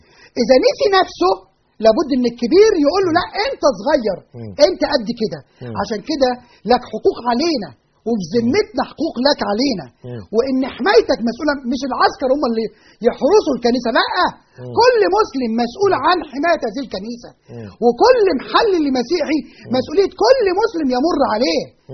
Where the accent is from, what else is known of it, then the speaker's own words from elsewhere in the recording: Egypt; نحن لسنا أقباط. احنا مسلمين مصريين.